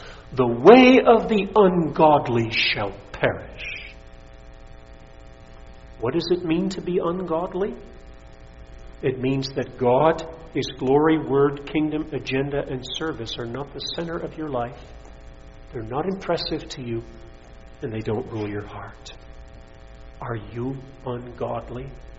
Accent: United States; because the United States of America, and I say this as an American, gets the stone too

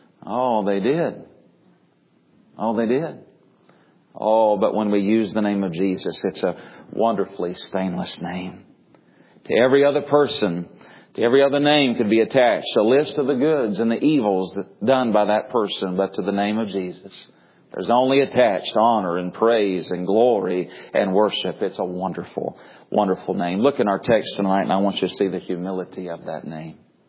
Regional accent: the South, United States; I grew up in the South hearing Lordy and Oh Lord and all those kinds of things.

